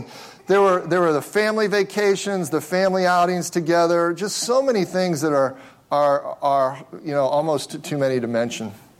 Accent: Cincinnati, Ohio, United States; We grew up in Cincinnati, Ohio, so I often got to go to Cincinnati Reds games, occasionally Cincinnati Bengals games

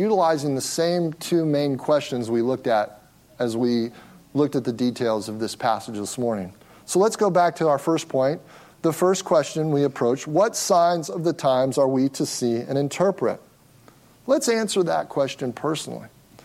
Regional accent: Ohio, United States; And we had these, you know, we had basements in the Midwest where I grew up in Ohio.

